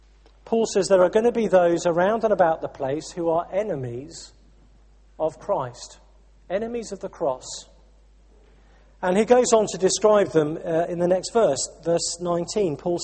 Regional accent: United Kingdom; Like many of us in this room, I'm a British citizen.

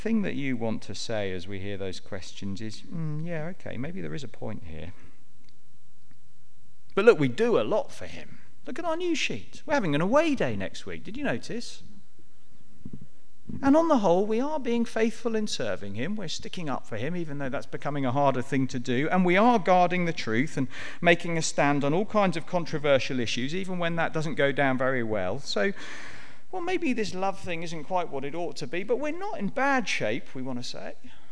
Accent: England, United Kingdom; Most of us, we're English, which means that we find it very hard to talk about love, don't we, let alone to try and measure it.

